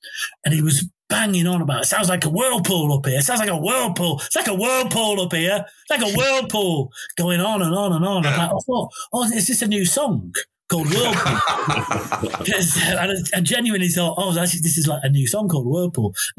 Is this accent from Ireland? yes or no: no; Altrincham, North West England, United Kingdom; Because going into Manchester, I grew up in Altrincham, and so going into Manchester became my addiction.